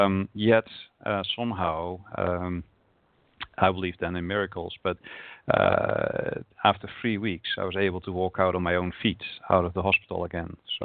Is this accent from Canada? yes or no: no; Netherlands; At that time, I was growing up in the Netherlands. I thought I could become the president of the United States if I wanted to.